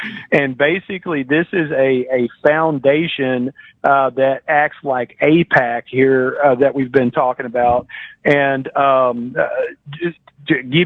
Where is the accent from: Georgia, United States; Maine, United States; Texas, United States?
Georgia, United States; Atlanta; I'm born and raised in Atlanta